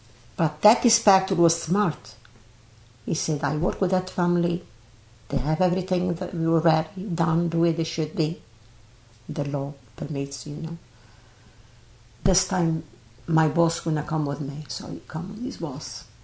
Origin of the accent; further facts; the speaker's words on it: Portugal; English is a second language; now in Canada; Yes, the house you have is people from close, probably an hour away from my hometown.